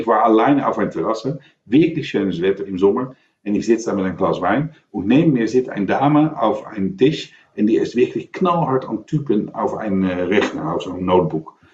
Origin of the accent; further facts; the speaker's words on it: London, United Kingdom; German is a second language; Weil ich komme aus London